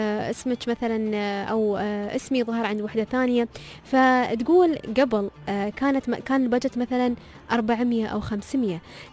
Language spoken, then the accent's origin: Arabic; United Arab Emirates; نحن عندنا في الإمارات